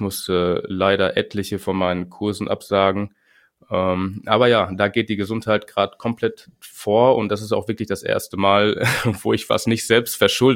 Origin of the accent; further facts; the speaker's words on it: Winterberg, North Rhine-Westphalia, Germany; Ich komme aus Winterberg. Ich lebe hier jetzt seit 15 Jahren mit meiner Frau zusammen